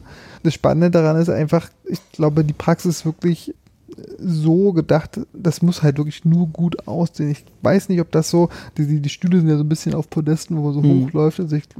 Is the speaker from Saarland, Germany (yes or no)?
no; Brandenburg, Germany; also ich bin quasi den Weg zurückgegangen in meine alte Heimat, Märkisch-Oderland.